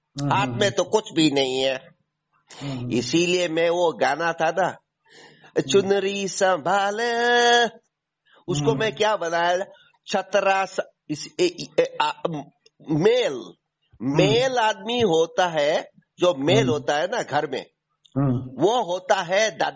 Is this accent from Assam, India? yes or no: yes; Assam, India; में आसाम का रहने वाला हूँ, ईशान कोन वाला।